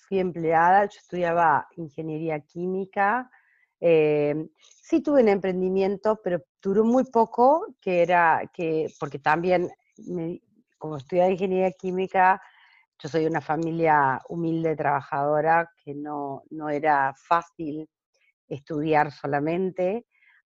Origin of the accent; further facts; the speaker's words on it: Resistencia, Chaco, Argentina; Vengo del Chaco, de Resistencia, de una provincia del norte de Argentina, donde hace muchos años, o cuando me crié ahí, no se hablaba de emprendedorismo.